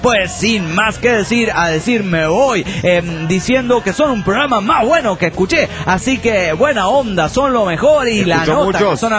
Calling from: Cochabamba, Bolivia; Bueno, aquí estoy, en Cochabamba, Bolivia.

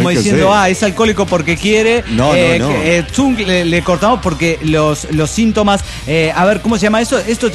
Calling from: Monterrey, Nuevo León, Mexico; de Monterrey, Nuevo León, México.

